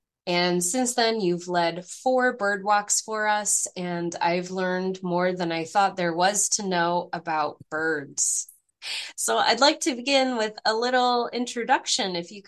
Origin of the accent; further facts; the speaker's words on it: Illinois, United States; one of my favorite childhood memories growing up in Illinois with my family was our annual spring robin contest.